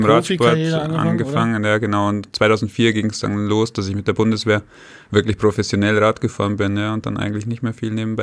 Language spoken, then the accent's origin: German; Holzkirchen, Bavaria, Germany; bin aufgewachsen in Oberbayern, in Holzkirchen. Und dann nach Irschenberg gezogen. Irschenberg ist ein wunderschönes kleines Dorf an der Autobahn